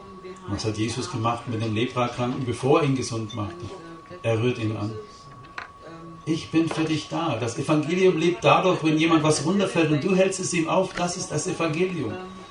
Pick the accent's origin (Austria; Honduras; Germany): Germany; Schlossburg, Baden-Württemberg; Ich komme aus Schlossburg. Das ärmste Dorf Württembergs. Aufgewachsen wie in einer Höhle.